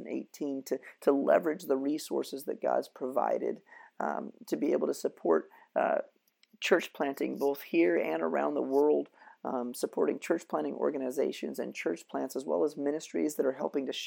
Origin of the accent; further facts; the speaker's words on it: West Virginia, United States; also born or lived in West Coast; I was born on the West Coast, and then we moved back east. And for the most part, I grew up in a little tourist town in the eastern panhandle of West Virginia.